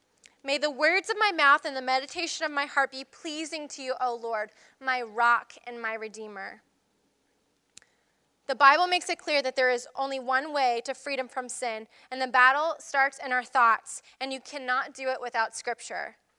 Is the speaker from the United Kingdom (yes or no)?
yes; Scotland, United Kingdom; And that's saying something because I'm Scottish.